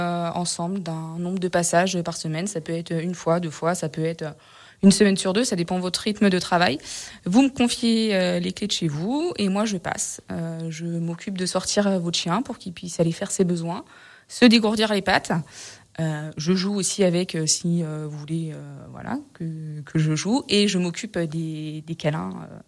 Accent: Marignier, Auvergne-Rhône-Alpes, France; De Marigné

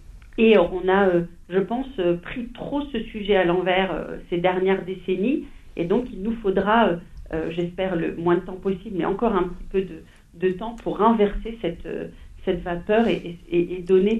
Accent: Trappes, Île-de-France, France; moi, j'en viens, je viens de Trappes, je suis une trappiste

